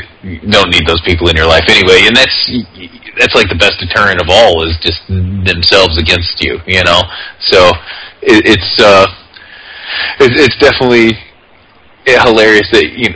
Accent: Indiana, United States; But, yeah, I'm from Chicago, so I'm a Bears fan here. Northwest Indiana, so it's close enough.

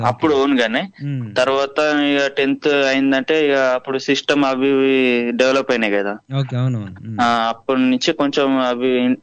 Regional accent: Karimnagar, Telangana, India; నా సొంత ఊరు కరీంనగర్.

